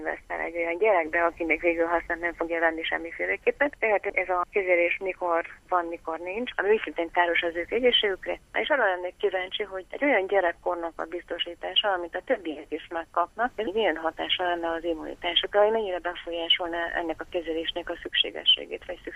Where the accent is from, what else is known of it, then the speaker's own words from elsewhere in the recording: Székely Land, Romania; De ha én arra gondolok, hogy én Székelyföldről származom